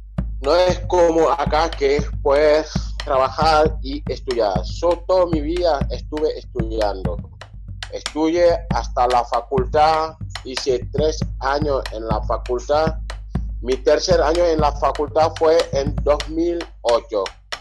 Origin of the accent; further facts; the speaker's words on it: Senegal; como que somos una colonia francesa, hasta el 4 de abril de 1960 que tomamos la independencia, Senegal